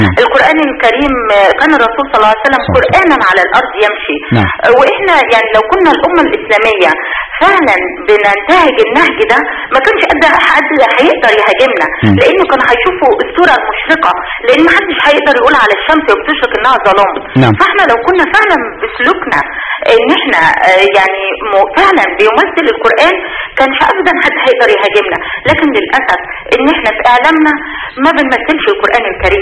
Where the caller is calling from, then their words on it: Alexandria, Alexandria Governorate, Egypt; من اسكندرية.